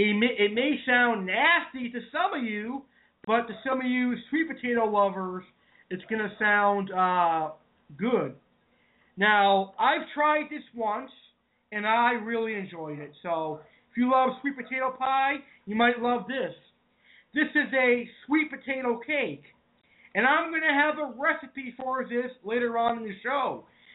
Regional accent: New England, United States; But, folks, I am from New England and not New York, even though it's off point now.

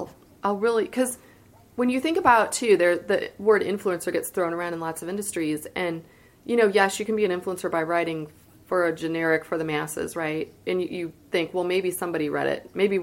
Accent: O'Fallon, Illinois, United States; who performed, which is the band from my hometown.

